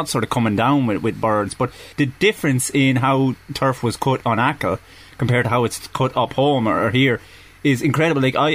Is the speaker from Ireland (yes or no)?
yes; Mountmellick, Leinster, Ireland; I grew up in Mount Mellick, County Laois. I mean, you can't get more sort of midlands or bog than that. And I grew up on the bog every summer